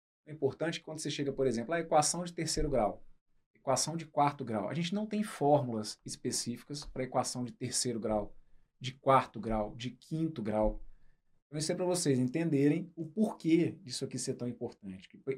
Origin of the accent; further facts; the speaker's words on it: Juiz de Fora, Minas Gerais, Brazil; eu sou de Juiz de Fora, Minas, e próximo a Juiz de Fora tem uma cidade que se chama Barbacena